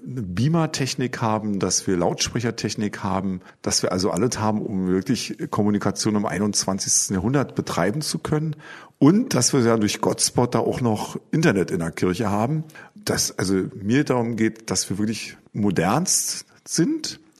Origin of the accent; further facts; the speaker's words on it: Brandenburg, Germany; born there; accent: Brandenburg dialect; dass ich bin ja aus dem Osten geboren und spreche auch brandenburgisch.